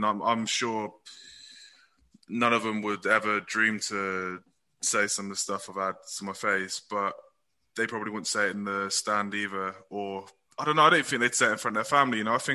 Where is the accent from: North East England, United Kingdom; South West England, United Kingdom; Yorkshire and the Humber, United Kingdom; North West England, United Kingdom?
South West England, United Kingdom; Bristol; But I'm from Bristol, like, some people are just idiots.